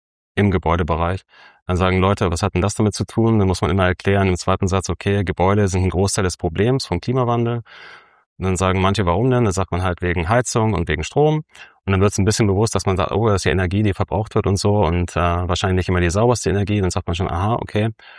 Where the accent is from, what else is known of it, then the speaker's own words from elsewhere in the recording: Hamburg, Germany; now in Berlin, Germany; Also ich bin eigentlich Hamburger, bin inzwischen Berliner.